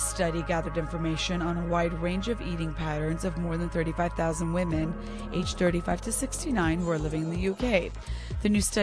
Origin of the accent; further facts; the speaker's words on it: Canada; I'm Canadian.